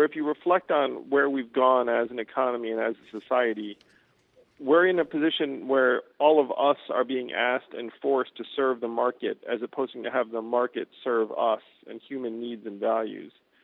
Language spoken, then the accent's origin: English; Schenectady, New York, United States; born there; Yes, my father worked at GE. I was born in Schenectady, New York.